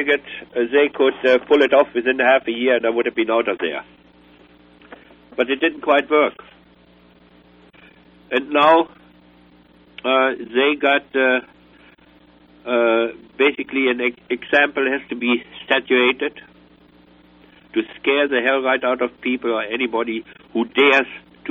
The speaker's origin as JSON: {"language": "English", "country": "Germany", "moved": "yes", "said": "When I came over from Germany..."}